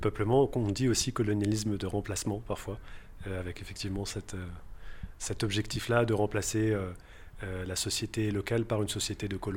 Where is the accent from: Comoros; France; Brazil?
France; now in Palestine; donc je suis palestinien, j'ai grandi en France. Fait mes études en France et je suis revenu, je suis venu en Palestine il y a de ça 4-5 ans maintenant